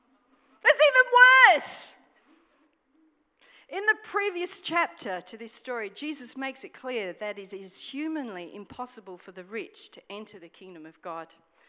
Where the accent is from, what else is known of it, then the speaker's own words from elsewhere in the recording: Australia; That's when I'm really glad I'm an Australian, because I can say stuff like